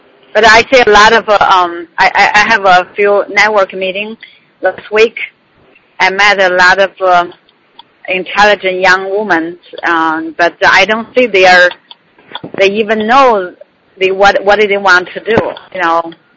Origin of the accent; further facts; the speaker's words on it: China; English is a second language; I grew up in China.